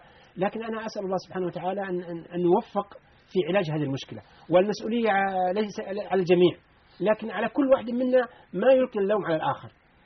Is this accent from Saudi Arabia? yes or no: yes; Jeddah, Makkah Province, Saudi Arabia; هذه القضية عندنا في جدة